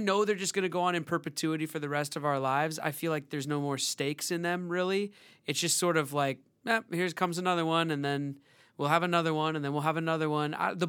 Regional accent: Seattle, Washington, United States; now in Los Angeles, United States; See, we don't have family in town, and so because I'm from Seattle, she's from Atlanta

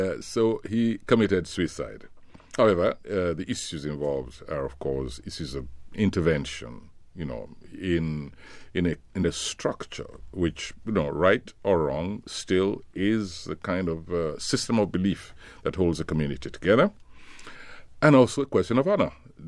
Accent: Nigeria; not far from my hometown, in fact.

